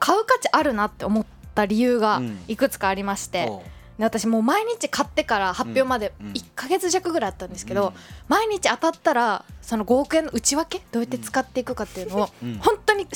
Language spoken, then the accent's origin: Japanese; Nagoya, Aichi, Japan; 例えば私地元が名古屋なので、まあ基本帰省する時とか新幹線とかで帰るんですけど、